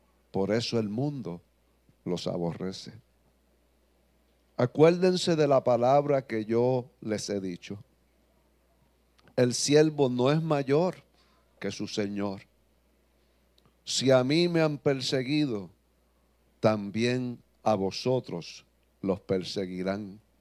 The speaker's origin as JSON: {"language": "Spanish", "region": "New York", "country": "United States", "tie": "born there", "said": "Yo nací en Nueva York, soy americano por nacimiento."}